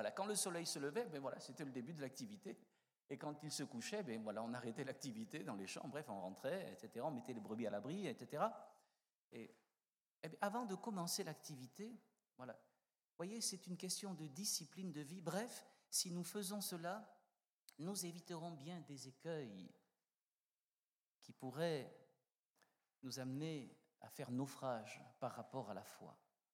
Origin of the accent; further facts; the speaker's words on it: south of France, France; vous savez, moi, je suis un méridional